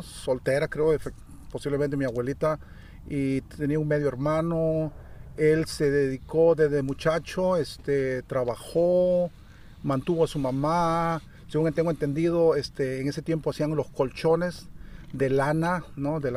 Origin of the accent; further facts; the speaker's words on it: Lima, Peru; born there; Nací en Lima, Perú.